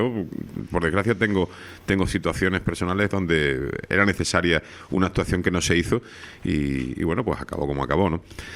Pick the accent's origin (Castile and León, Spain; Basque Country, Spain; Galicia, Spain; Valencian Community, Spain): Galicia, Spain; de los dos somos gallegos.